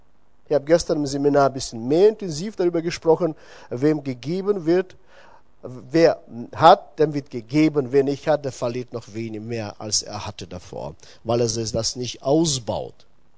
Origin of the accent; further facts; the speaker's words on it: South Kazakhstan, Kazakhstan; German is a second language; now in Germany; Wenn ihr heute einen Akzent oder Dialekt merken solltet, wundert euch nicht, ich komme aus tiefen, tiefen Osten. So ungefähr 5.000, 6.000 Kilometer entfernt von aus Deutschland. Ich komme aus Südkasachstan.